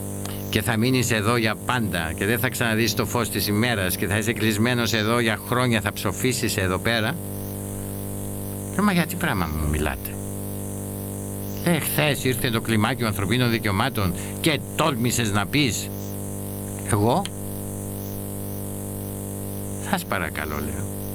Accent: Greece; Οπότε απάντησα, ναι, είμαι Έλληνας. Και σαν Έλληνας θέλω την ελευθερία της πατρίδας μου.

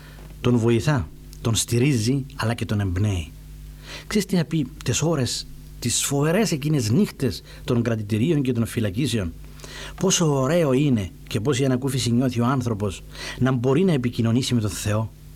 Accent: Gialousa, Famagusta District, Cyprus; Τους ύμνους τους θυμόμουνα από την εκκλησία του χωριού μου όταν ήμουν παιδί, από τη Γιαλούσα

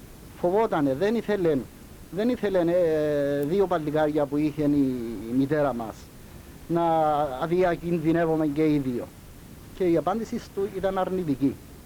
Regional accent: Nicosia, Nicosia District, Cyprus; also born or lived in Empa; Τα παιδικά μου χρόνια τα έζησα στη Λευκωσία, μεγάλωσα στη Λευκωσία

